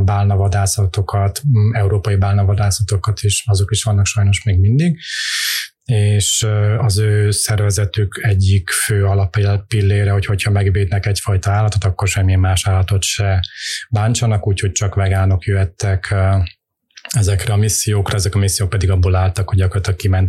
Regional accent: Transylvania, Romania; moved away as an adult; now in Hungary; Én Erdélyből származó kis paraszt gyerek vagyok. Kb. 18 éves koromban jöttem át Magyarországra

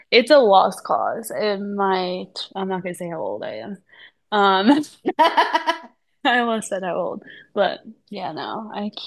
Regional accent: New York, United States; So I guess because I'm from Long Island and all the bars on Long Island, all they play is country music

